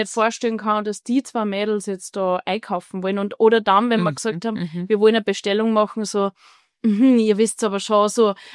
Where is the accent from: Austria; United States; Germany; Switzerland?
Austria; Leonding, Upper Austria; Genau, es gehört so zwei Bereiche von Leonding. Also wir sind halt am Hatterplateau aufgewachsen.